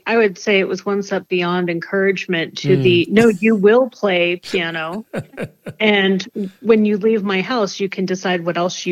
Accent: Tucson, Arizona, United States; And I grew up in Tucson, Arizona, on the lands of the Tohono O'odham and Hopi and many other indigenous groups.

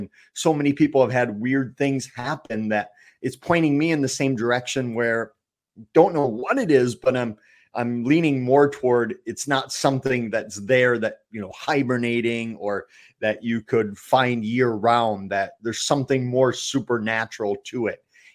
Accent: Eau Claire, Wisconsin, United States; I've done, you know, 15 years of conferences in a row with Linda in my hometown of Eau Claire.

